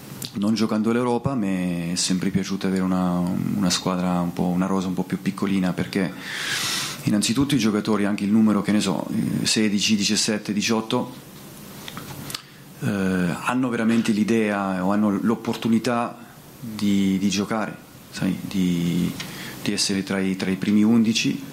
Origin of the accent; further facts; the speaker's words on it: Bocchigliero, Calabria, Italy; also born or lived in Rossano; Io sono nato a Rossano, ma sono di Bocchigliero, un paese che io amo, perché voglio bene tanto alla gente che vive lì.